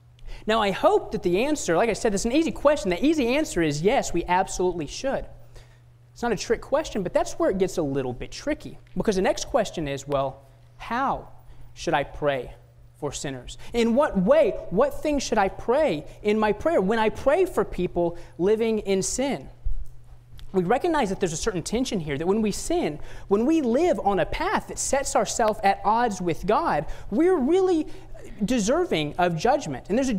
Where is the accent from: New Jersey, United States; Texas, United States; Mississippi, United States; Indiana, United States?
Texas, United States; Houston; And growing up in the Houston area, I'd known Curtis for a long time. I grew up at Kleinwood